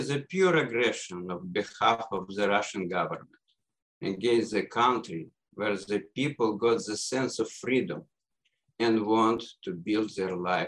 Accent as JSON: {"language": "English", "country": "Canada", "also_born_or_lived": "Minsk, Belarus", "said": "okay, I'm Canadian Jew"}